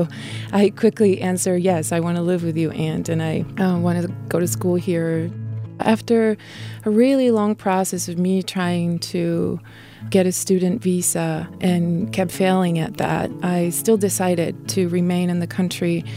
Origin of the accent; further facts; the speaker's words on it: Ciudad Juarez, Chihuahua, Mexico; now in Bay Area, United States; I live in the Bay Area. I am originally from Ciudad Juarez, Mexico, and I am 35 years old.